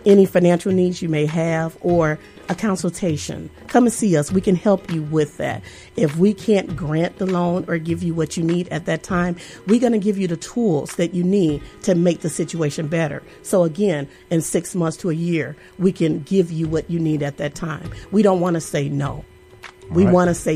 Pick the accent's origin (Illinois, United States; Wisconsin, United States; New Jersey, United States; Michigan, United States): Michigan, United States; Muskegon Heights; From Heights. From class Muskegon. Of 92.